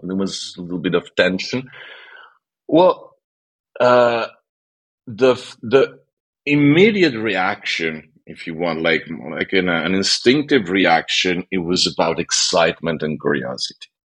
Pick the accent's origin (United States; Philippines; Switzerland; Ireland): Switzerland; English is a second language; I come from Switzerland. It's a small country